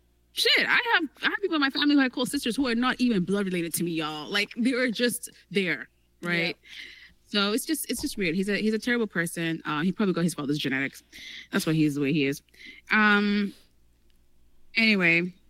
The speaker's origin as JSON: {"language": "English", "town": "Benin City", "region": "Edo", "country": "Nigeria", "tie": "born or raised there", "said": "Take me to Benin City. Like, come on now. That's my hometown now."}